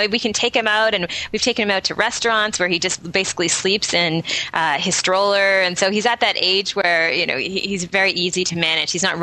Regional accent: Toronto, Ontario, Canada; from Toronto, Ontario

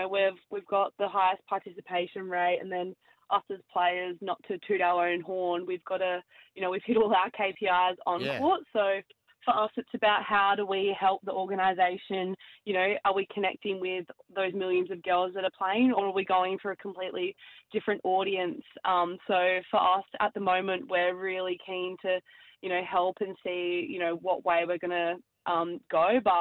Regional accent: Kambalda, Western Australia, Australia; I grew up in Kembalda, which is about 40 kilometres just out of Kalgoorlie. So even smaller, no stoplights. I think there's two roundabouts. I don't even think there's any stop signs. So very small town.

